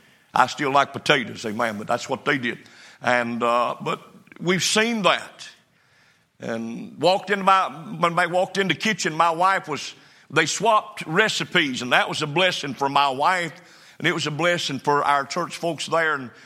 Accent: North Carolina, United States; I'm thankful I grew up in North Carolina. I'm thankful I grew up the way I grew up.

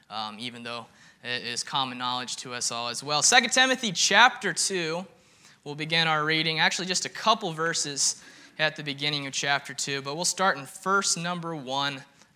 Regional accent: Indiana, United States; But knowing that I'm from Indiana, today was Indiana's largest event in the year.

